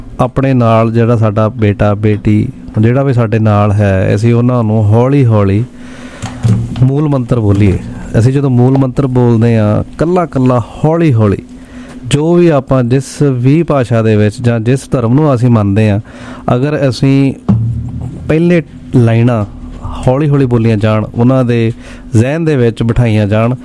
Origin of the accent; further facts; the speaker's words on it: Punjab, India; ਮੈਂ ਵੀ ਪੂਰੀ ਕੋਸ਼ਿਸ਼ ਕਰ ਰਿਹਾ ਕਿ ਮੈਂ 100% 100% ਪੰਜਾਬੀ ਵਿੱਚ ਗੱਲ ਕਰਾਂ, ਜਿਵੇਂ ਕਿ ਮੈਂ ਪੰਜਾਬ ਤੋਂ ਹਾਂ ਜ਼ਰੂਰ ਡੈਫੀਨੇਟਲੀ